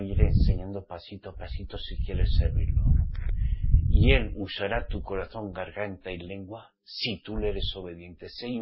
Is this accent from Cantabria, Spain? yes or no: no; Navarre, Spain; en mi tierra, Navarra, yo soy navarrico, ¿entiendes?